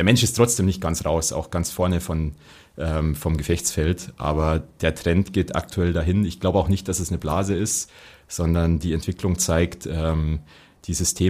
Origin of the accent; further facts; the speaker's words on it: Berchtesgaden, Bavaria, Germany; Ich bin gebürtig da in Berchtesgaden aufgewachsen, da war es schon eine Weltreise, wenn man irgendwie mal 10 Kilometer außerhalb des Ortes ist.